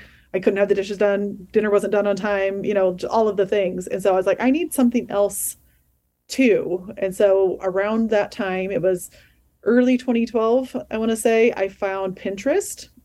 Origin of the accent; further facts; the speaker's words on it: Iowa, United States; I'm from Iowa, born and raised, one of 12 kids.